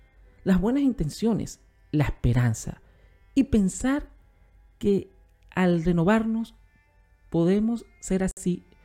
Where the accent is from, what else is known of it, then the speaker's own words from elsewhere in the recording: Venezuela; se acostumbran en mi país, Venezuela